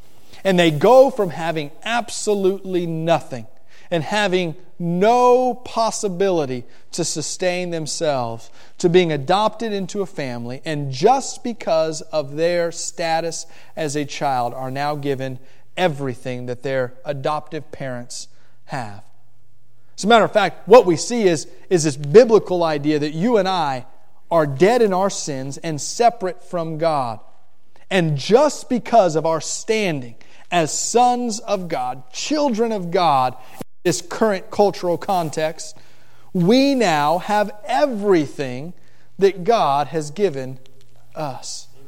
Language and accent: English; Miami, Florida, United States; I grew up in Miami, and we'd go down there for the weekend and swim in canals.